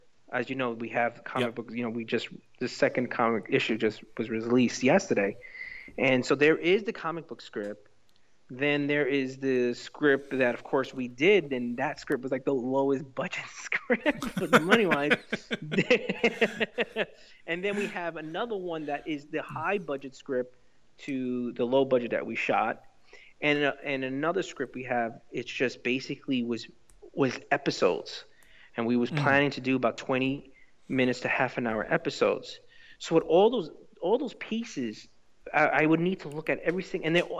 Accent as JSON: {"language": "English", "town": "New York City", "region": "New York", "country": "United States", "tie": "born or raised there", "said": "You know, I've growing up in New York City, I've very, very, very, you know, interesting background."}